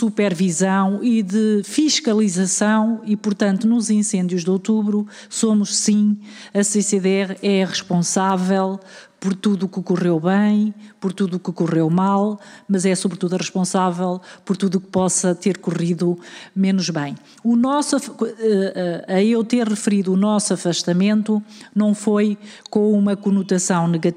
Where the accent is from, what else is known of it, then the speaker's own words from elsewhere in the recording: Portugal; enquanto portugueses, todos nos sentimos mal com Pedrógão